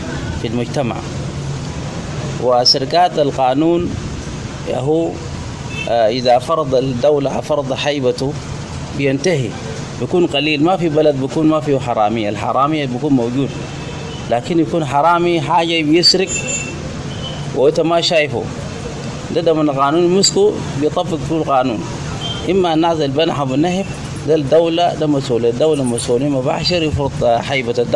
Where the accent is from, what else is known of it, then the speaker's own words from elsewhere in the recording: South Sudan; أي منطقة أنا مشيت فيها أنا بكون مستقر، أنا جنوبي